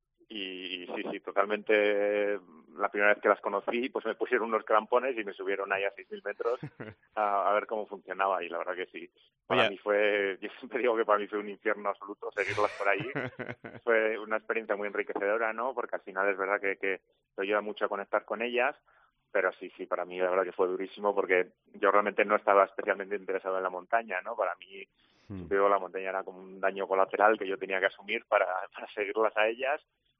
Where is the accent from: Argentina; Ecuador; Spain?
Spain; Castile and León; yo soy de León